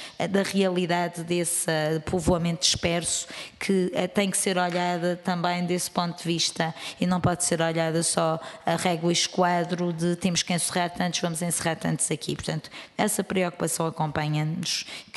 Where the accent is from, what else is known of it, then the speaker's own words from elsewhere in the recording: Setúbal, Portugal; eu sou do distrito de Setúbal, nós temos também o litoral alentejano no nosso distrito